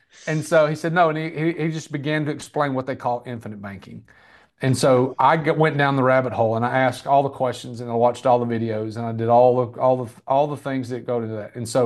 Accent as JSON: {"language": "English", "town": "Birmingham", "region": "Alabama", "country": "United States", "also_born_or_lived": "Tennessee", "said": "I moved from Tennessee to Birmingham, Alabama, back where I'm from."}